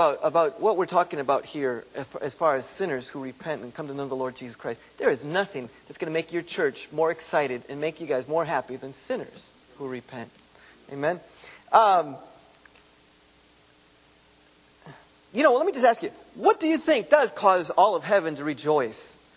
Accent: United States; We're from the Baltimore, Washington area.

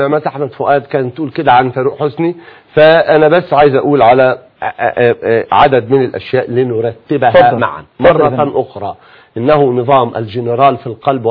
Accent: Egypt; أنا عايز أتكلم باعتباري مصري

